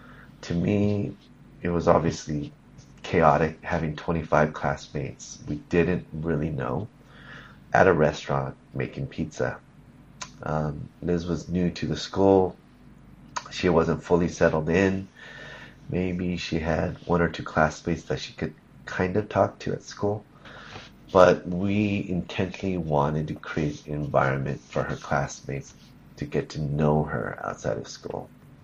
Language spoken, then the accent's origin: English; California, United States; I was born and raised in California. I never lived outside of California. I enjoyed my life in California.